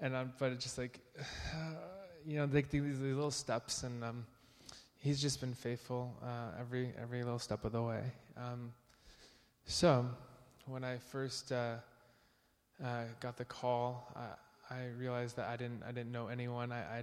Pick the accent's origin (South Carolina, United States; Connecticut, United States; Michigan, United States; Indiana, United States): Michigan, United States; Holland; now in London, United Kingdom; and I'm from Holland, Michigan, in the United States.